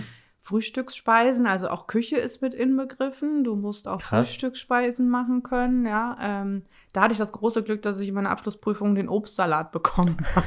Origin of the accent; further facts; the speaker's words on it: Detmold, North Rhine-Westphalia, Germany; ich komme aus Detmold, aus der Nähe von Bielefeld.